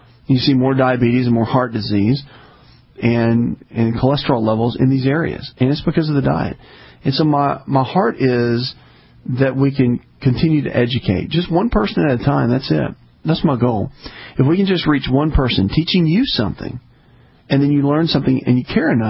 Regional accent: the South, United States; I grew up in the South. I'm Southern.

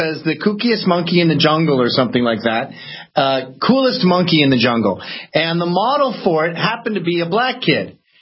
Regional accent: Canada; now in United States; As a Canadian immigrant, as someone who came here in the 90s, I'm just incredibly grateful that I get to live in the freest country in the world

